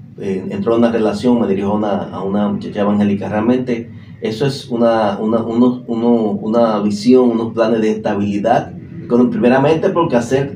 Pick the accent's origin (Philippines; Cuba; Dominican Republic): Dominican Republic; Bonao, Monseñor Nouel; esa es una situación en mi pueblo natal, en Bonao, ¿verdad? Soy de Bonao, nacido y criado en Bonao.